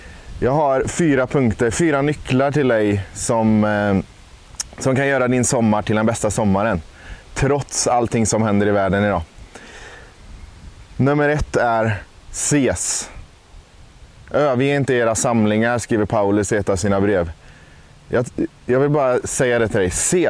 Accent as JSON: {"language": "Swedish", "town": "Fullesa", "country": "Sweden", "tie": "born or raised there", "said": "Här som vi kallar för Snikavägen i min hemby Fullesa, där jag har spenderat många somrar"}